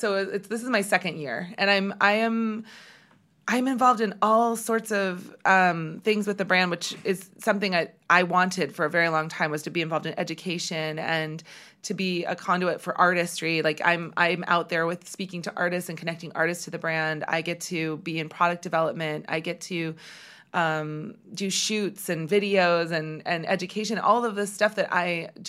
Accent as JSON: {"language": "English", "region": "California", "country": "United States", "tie": "born or raised there", "said": "I grew up in the Bay Area. I grew up in right outside of San Francisco."}